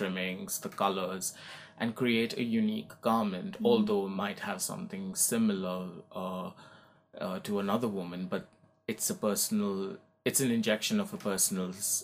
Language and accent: English; India; because I come from India and it's the first time my work's going to be shown in my home country on such a grand scale.